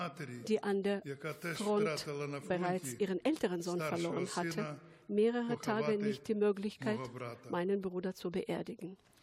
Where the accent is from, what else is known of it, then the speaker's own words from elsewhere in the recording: Odesa, Odesa Oblast, Ukraine; Für mich ist es auch wichtig, ein würdiges Denkmal in meiner Heimatstadt Odessa zu errichten.